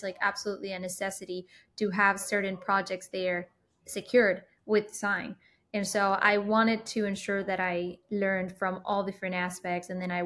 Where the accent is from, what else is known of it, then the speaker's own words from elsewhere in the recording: Spain; I am originally from Spain.